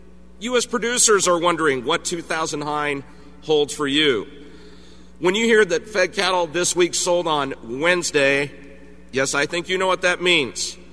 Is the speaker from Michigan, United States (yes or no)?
no; Kansas, United States; my home state of Kansas